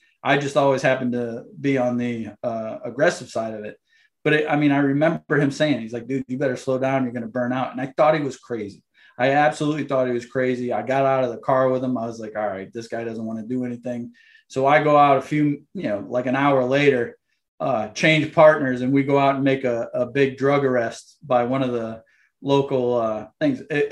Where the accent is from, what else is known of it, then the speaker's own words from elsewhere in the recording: Windsor, Connecticut, United States; also born or lived in Hartford; I am from Windsor, Connecticut. So I was born in Hartford, and I grew up in the town of Windsor, which was the first town established in Connecticut in 1633.